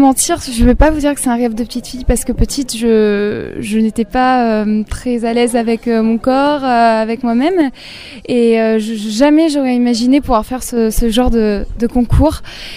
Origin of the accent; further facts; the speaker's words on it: Saint-Mémin, Nouvelle-Aquitaine, France; also born or lived in Périgueux; Alors en fait, je suis originaire de Saint-Mémin. Je suis née à Périgueux, mais j'ai vécu à Saint-Mémin. Saint-Mémin, c'est dans le Périgord vert, près des gorges Lauvézères. Il y a un petit village très très joli.